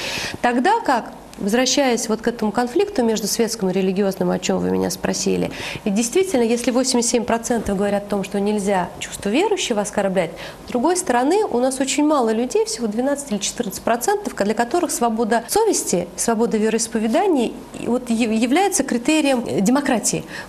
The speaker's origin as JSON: {"language": "Russian", "country": "Russia", "said": "Я россиянин, да, вот мы россияне."}